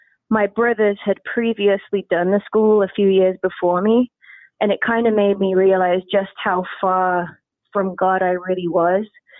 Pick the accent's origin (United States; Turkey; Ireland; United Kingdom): United Kingdom; Coventry, West Midlands; Basically, I grew up in England, a place called Coventry. I kind of knew about Jesus. I grew up in a Church of England church, so it's kind of traditional.